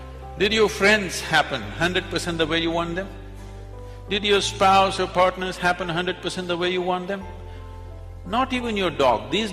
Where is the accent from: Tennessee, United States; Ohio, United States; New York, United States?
Tennessee, United States; You know, we are from Tennessee. In Tennessee, every family with some kind of tradition has their own leather-bound, large-sized Bible of their own.